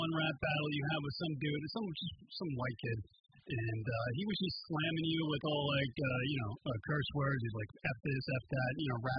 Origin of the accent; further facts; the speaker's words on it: New York, United States; we're from New York.